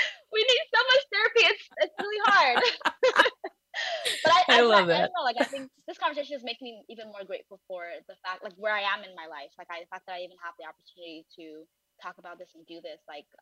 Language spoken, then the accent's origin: English; United States; My parents are immigrants. I'm Nigerian American.